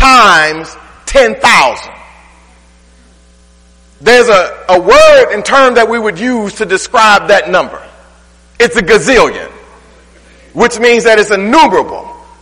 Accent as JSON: {"language": "English", "town": "Detroit", "region": "Michigan", "country": "United States", "said": "it ain't just because I'm from Detroit."}